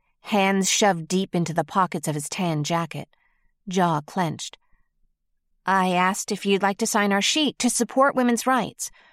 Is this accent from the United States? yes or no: yes; United States; accent: American; now in Ireland; This town is my home, but not my home place, and so my American accent softens to match the gentler way of speaking.